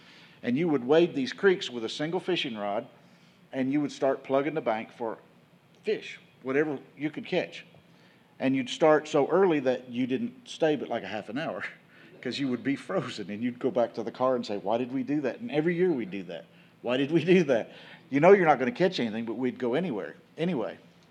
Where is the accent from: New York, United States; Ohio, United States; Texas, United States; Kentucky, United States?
Kentucky, United States; Wilmore; I grew up in Wilmore, Kentucky. Wilmore, Kentucky is just south of Lexington, Kentucky.